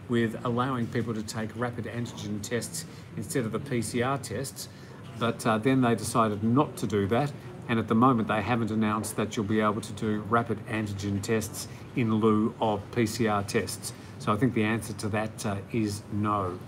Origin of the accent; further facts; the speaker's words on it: Australia; Not interested in running for politics either, anywhere for that matter, let alone my home country in Australia.